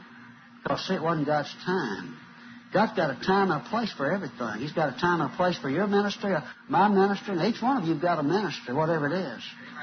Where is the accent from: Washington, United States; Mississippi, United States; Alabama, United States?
Alabama, United States; Talladega; right here in Talladega, which in Alabama, which is my hometown.